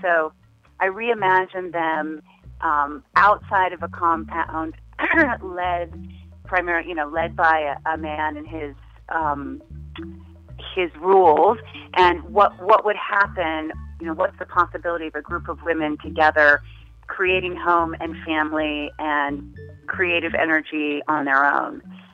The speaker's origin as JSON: {"language": "English", "town": "Salt Lake City", "region": "Utah", "country": "United States", "tie": "born or raised there", "said": "So I was raised in Salt Lake City, Utah, in a very strict Mormon household."}